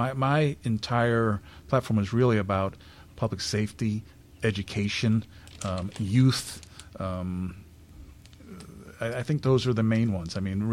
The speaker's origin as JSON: {"language": "English", "town": "Hudson", "region": "New York", "country": "United States", "tie": "born or raised there", "said": "I grew up in Hudson, born in 1967."}